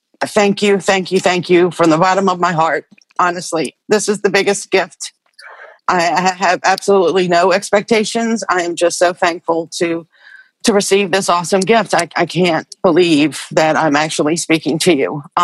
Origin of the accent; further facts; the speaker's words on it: Slidell, Louisiana, United States; I'm from Slidell, Louisiana.